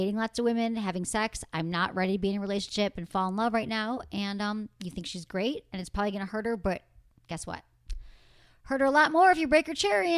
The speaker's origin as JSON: {"language": "English", "region": "Northern Ireland", "country": "United Kingdom", "said": "I'm from Northern Ireland."}